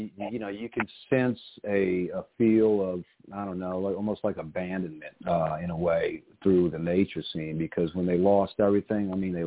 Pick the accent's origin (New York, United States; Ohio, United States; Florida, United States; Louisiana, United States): Louisiana, United States; New Orleans; because I'm from New Orleans area, right? We just got hit by a hurricane pretty hard.